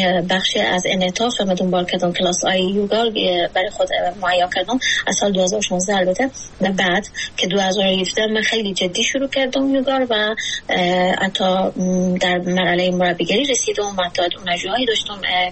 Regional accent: Afghanistan

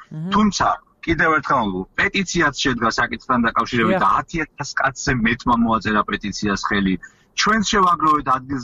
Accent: Tvishi, Racha-Lechkhumi and Kvemo Svaneti, Georgia

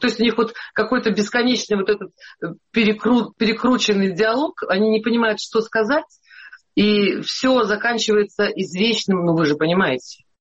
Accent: Russia; И каждый раз я говорила, я россиянка, показывала паспорт.

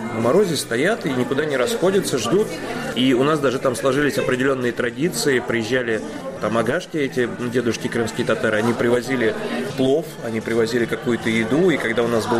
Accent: Moscow, Russia; Я коренной москвич.

